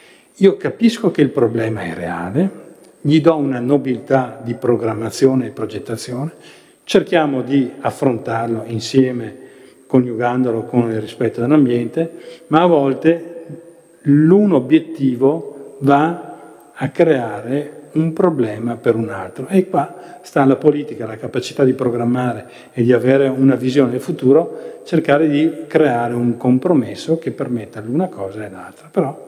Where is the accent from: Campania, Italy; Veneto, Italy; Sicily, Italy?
Veneto, Italy; Campedello; Io vengo da Campedello e qua a Torri penso che metà paese di Torri